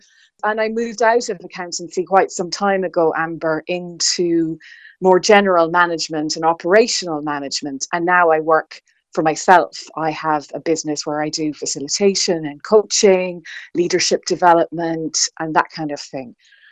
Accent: Dingle, County Kerry, Ireland; out in Dingle, and he's no stranger to Radio Kerry. And I grew up in Dingle.

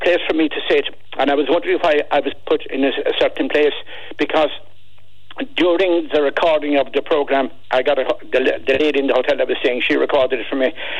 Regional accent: Ireland; because the fact that I was from Ireland, he was very interested

